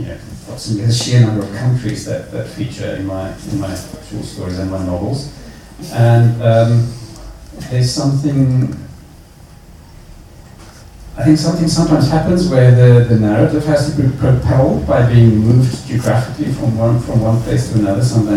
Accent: South Africa; moved away as an adult; The outlines of my biography, I spent my youth in South Africa, and then I left the country to study elsewhere

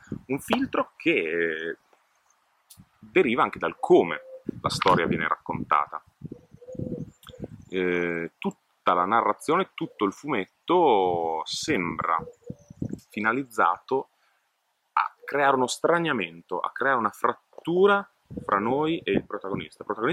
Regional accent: Bologna, Emilia-Romagna, Italy; Vi parla un bolognese che non è mai andato in Erasmus, ma da bolognese vivo in una città universitaria

